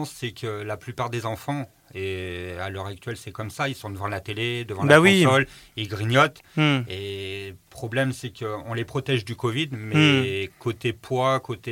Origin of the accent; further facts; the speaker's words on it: France; chez nous en France